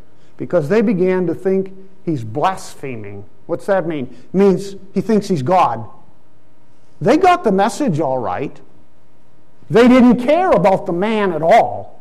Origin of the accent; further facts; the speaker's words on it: Pakistan; moved away; When I grew up in Pakistan as a child, I saw the paradox of this.